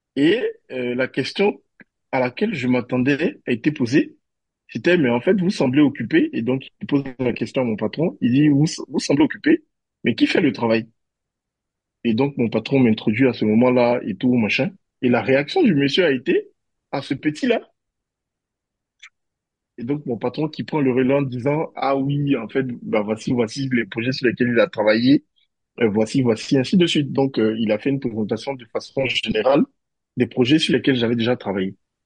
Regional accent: Côte d’Ivoire; moved away as an adult; je venais de la Côte d'Ivoire. Et donc, je suis allé en Chine dans le cadre de mes études

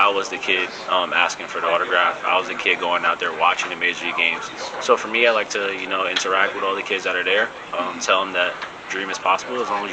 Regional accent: Brooklyn, New York, United States; I'm from Brooklyn, New York.

